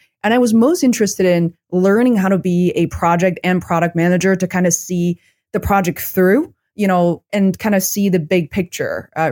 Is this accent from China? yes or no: yes; China; It wasn't for me because I'm originally from China and I always had this habit of saving.